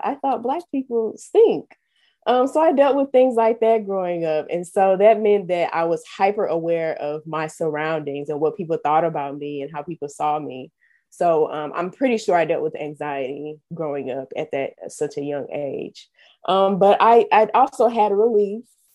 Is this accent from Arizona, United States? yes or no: no; Florissant, Missouri, United States; also born or lived in Northwoods; I started growing up in Northwoods, probably up until about kindergarten. Then my family and I moved to Florissant. So I've been a Florissant kid ever since. I'm still there.